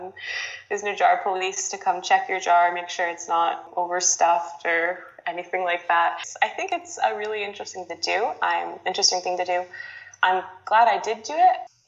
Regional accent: United States; now in Ireland; Yeah, so say I'm 23. I'm an American currently living in Ireland.

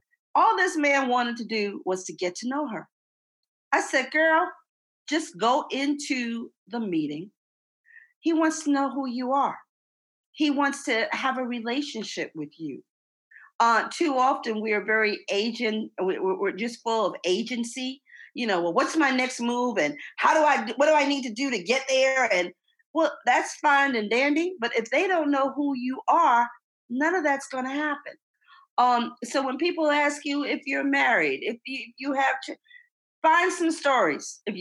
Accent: New York City, New York, United States; You know, everybody at Tuck knows I'm from the Bronx.

